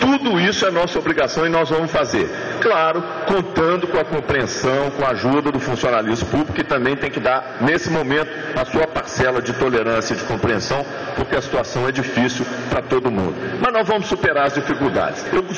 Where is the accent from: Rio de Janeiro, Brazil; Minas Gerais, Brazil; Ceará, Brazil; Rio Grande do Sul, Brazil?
Minas Gerais, Brazil; que a designação de quem nasce lá e é de lá é também um sinônimo de uma profissão é Minas Gerais. Nós somos mineiros.